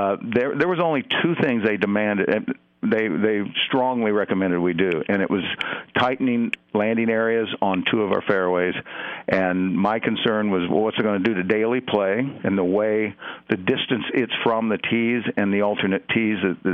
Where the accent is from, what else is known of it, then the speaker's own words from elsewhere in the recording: Indiana, United States; So I grew up in Kentuckiana, quite frankly, down at the southern end of the state.